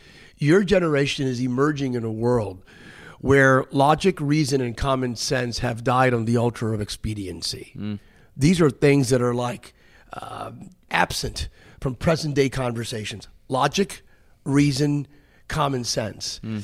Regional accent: Bethlehem, Pennsylvania, United States; 14-year-old kid, Bethlehem, Pennsylvania. I grew up in Pennsylvania. My dad was a Mack truck worker. My mom was a homemaker.

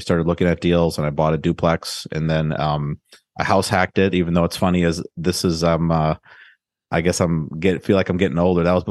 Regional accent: Milwaukee, Wisconsin, United States; And I'm from the Milwaukee area, and then I was going to go to college at UW-Madison.

